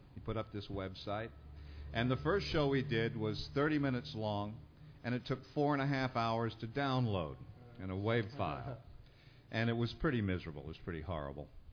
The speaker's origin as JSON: {"language": "English", "region": "the South", "country": "United States", "tie": "born or raised there", "said": "And you can probably tell I grew up in the South."}